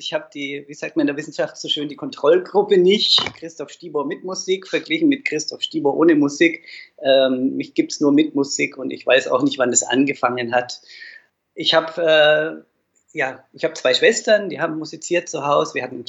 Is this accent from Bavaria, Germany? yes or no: yes; Dinkelsbühl, Bavaria, Germany; Ich stamme aus Dinkelsbühl, das ist ein kleines Städtchen in Mittelfranken, sehr vergleichbar mit Rothenburg ob der Tauber, nicht ganz so prominent, völlig ohne Grund eigentlich, denn es ist mindestens genauso schön, übrigens 14 Jahre älter als Fulda